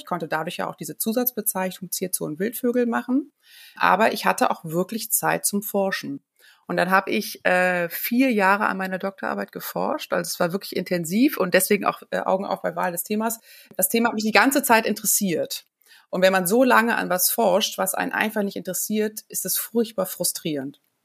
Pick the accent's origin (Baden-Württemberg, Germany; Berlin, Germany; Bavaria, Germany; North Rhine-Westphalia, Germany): North Rhine-Westphalia, Germany; Bonn; bin in der Zwischenzeit von Hannover zurück in meine Heimatstadt nach Bonn gezogen.